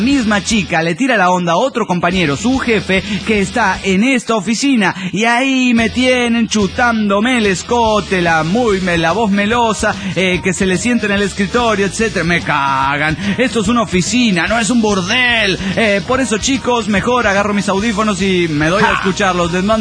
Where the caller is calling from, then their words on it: Guadalajara, Jalisco, Mexico; de Guadalajara, Jalisco, México.